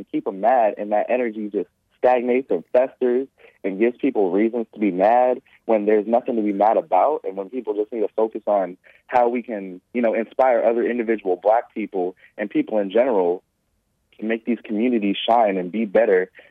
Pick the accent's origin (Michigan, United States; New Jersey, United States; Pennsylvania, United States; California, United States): California, United States; I'm from California.